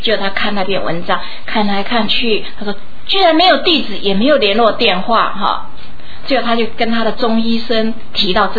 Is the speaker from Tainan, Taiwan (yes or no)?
no; Chiayi, Chiayi County, Taiwan; 我们这就是台湾的一般。我是嘉义的菩萨